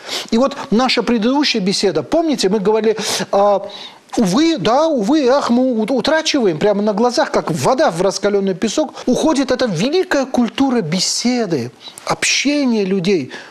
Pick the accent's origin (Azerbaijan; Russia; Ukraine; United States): Azerbaijan; Дело в том, что у меня на родине, в Азербайджане, есть такой район горный, очень красивый, очень красивый.